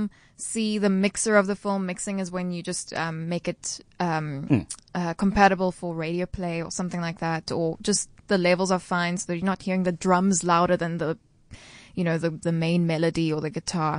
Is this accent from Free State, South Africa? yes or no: no; Somerset West, Western Cape, South Africa; I grew up in Somerset West.